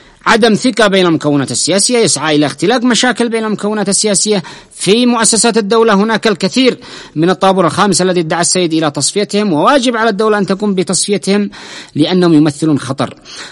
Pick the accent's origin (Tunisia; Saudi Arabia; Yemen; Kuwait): Yemen; نحن كشعب يمني